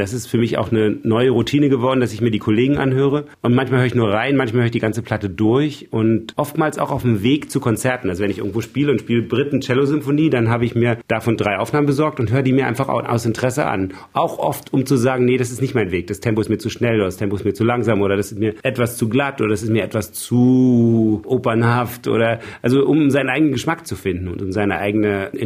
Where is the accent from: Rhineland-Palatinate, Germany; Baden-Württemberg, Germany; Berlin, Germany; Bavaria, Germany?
Berlin, Germany; weil ich bin ja im Osten aufgewachsen, aus Berlin.